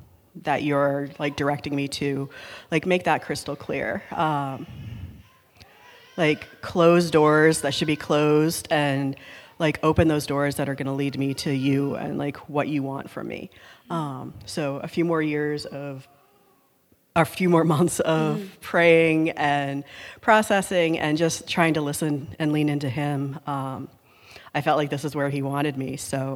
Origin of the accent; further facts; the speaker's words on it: Maine, United States; Yeah, so I'm actually from Maine, and...